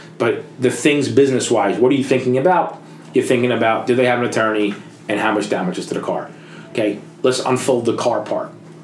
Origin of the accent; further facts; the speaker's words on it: New Jersey, United States; now in Atlanta, United States; I'm from New Jersey. People can drive up there. People can't drive down here.